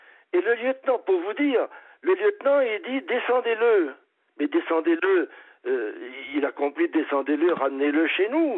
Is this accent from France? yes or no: yes; France; je suis un bon Français. Hein. Je suis Français de chousse, machin.